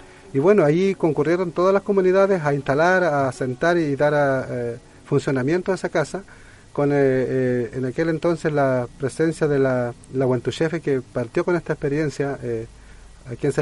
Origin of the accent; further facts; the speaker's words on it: Malalhue, Los Ríos, Chile; vengo de Antilwe Mapu, que es una de las diversas comunidades mapuche o Lof Mapu, como decimos nosotros acá de Malalhue y alrededores, y dentro de la comuna de Lanco.